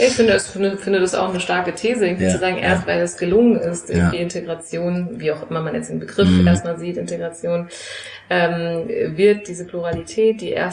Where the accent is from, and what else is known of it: Frankfurt, Hesse, Germany; born or raised there